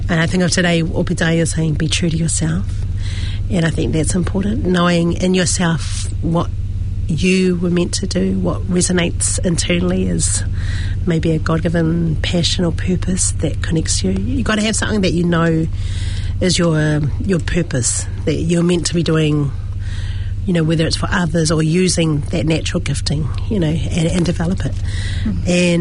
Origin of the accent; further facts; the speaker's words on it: Dunedin, Otago, New Zealand; born there; I was born in Dunedin